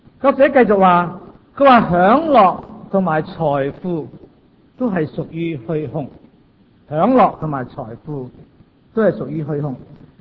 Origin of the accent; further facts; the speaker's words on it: China; 我哋中国人都有句话，智者千德必有一失。